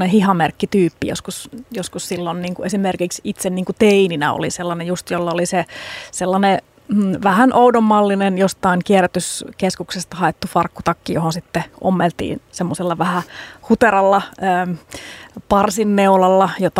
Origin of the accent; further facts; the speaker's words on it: Joensuu, North Karelia, Finland; Sitä muuten sanottiin niittirotsiksi meillä Joensuussa.